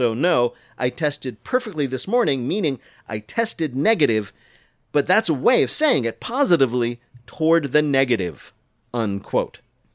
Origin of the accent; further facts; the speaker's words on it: New Jersey, United States; I'm from New Jersey, but I don't know.